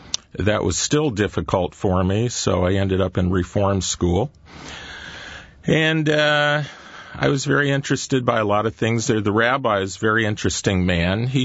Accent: Oklahoma, United States; And it was kind of interesting growing up in Oklahoma. There are a lot of Indians there.

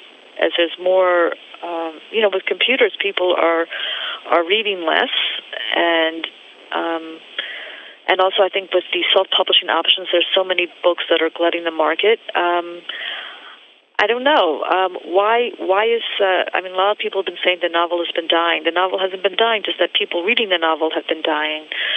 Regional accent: Silver Spring, Maryland, United States; Silver Spring, Maryland.

